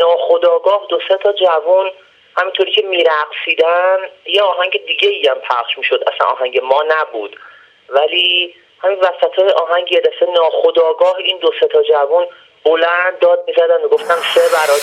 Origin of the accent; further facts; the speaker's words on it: Tehran, Tehran Province, Iran; تهران. تهران.